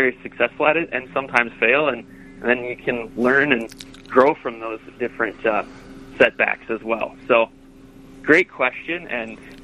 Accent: Mankato, Minnesota, United States; also born or lived in Prior Lake; Yeah, so I grew up near Mankato for through middle school, and then I moved to Prior Lake as a high schooler

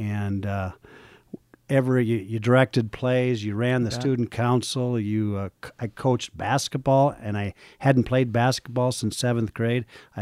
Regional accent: Forest City, Iowa, United States; I grew up in Forest City, Iowa, just over the border. You can get there in an hour and 30 minutes from here.

